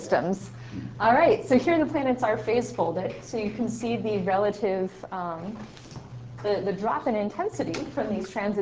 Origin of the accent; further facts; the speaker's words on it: Hawaii, United States; now in Santa Barbara, United States; I come from Hawaii, which is a place with slightly warmer beaches.